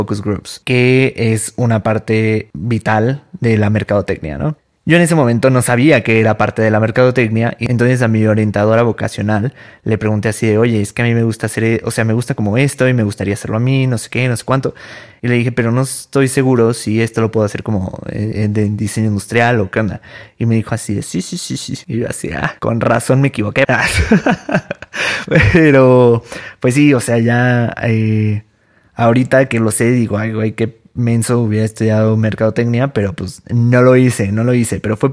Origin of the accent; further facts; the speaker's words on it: Tulancingo, Hidalgo, Mexico; also born or lived in Puebla; Yo soy foráneo, estudié en Puebla, pero realmente soy de Tulancingo Hidalgo, que es un pueblo muy chiquito, bueno, una ciudad muy chiquita, donde todo el mundo se conoce, o bueno, por lo menos todo el mundo nos conocíamos.